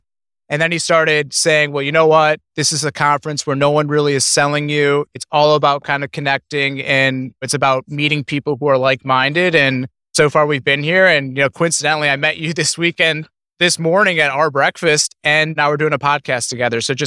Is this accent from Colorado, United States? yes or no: yes; Denver, Colorado, United States; We're from Denver. So there's a huge snowstorm going on right now.